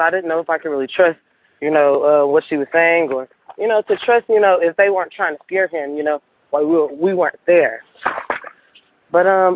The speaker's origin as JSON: {"language": "English", "town": "Houston", "region": "Texas", "country": "United States", "said": "I'm from Houston, Texas."}